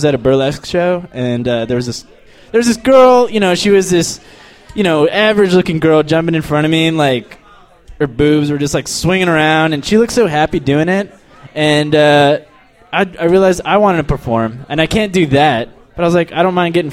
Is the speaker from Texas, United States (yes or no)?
yes; El Paso, Texas, United States; now in Washington, United States; I'm from El Paso, Texas.